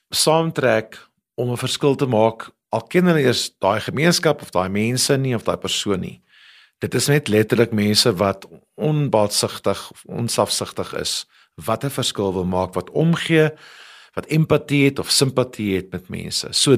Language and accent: Afrikaans; Port Elizabeth, Eastern Cape, South Africa; Ek het in Port Elizabeth groot geword.